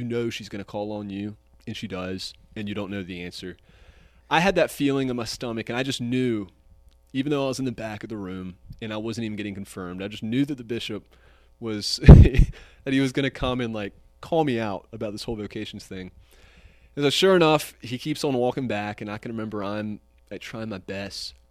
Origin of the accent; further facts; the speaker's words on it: Greenville, South Carolina, United States; I'm from Greenville, South Carolina, which is in the foothills of upstate South Carolina. It's in the northwest part of the state, up near Clemson University, right between North Carolina and Georgia. I was born there. I've grown up there.